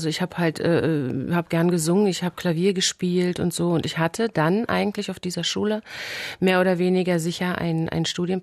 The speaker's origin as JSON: {"language": "German", "town": "Potsdam", "region": "Brandenburg", "country": "Germany", "tie": "born or raised there", "also_born_or_lived": "Leipzig", "said": "Also ich bin in Leipzig geboren, bin dann, als ich 5 Jahre alt war, nach Potsdam. Bin dort auch eingeschult worden und so. Und ich bin als Einzelkind groß geworden."}